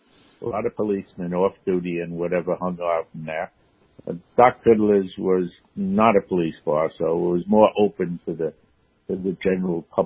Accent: Inwood, New York, United States; when I was a young boy growing up in Inwood, I thought every neighborhood had a castle because of the cloisters.

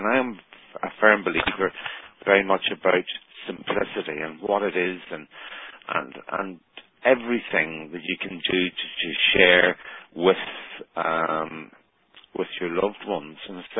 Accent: Ireland; you know, in my homeland, ancient past as such, with a modern twist. And it's every bit, you know, as Irish as I am

